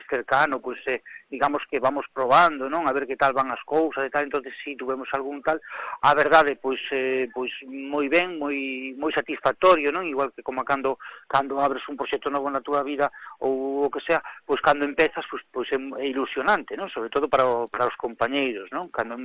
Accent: Galicia, Spain; Nós somos galegos

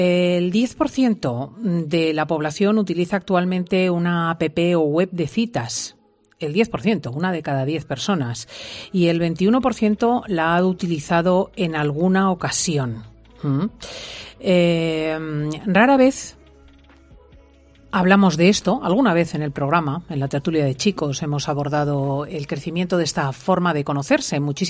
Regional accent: Spain

